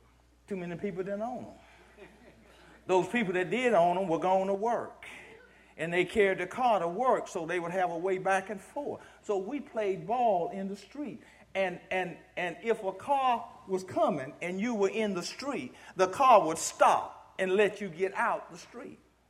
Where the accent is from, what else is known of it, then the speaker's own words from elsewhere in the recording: Baker, United States; I grew up in Baker, and we didn't have asphalt or gravel roads. In front of our house were a clay road.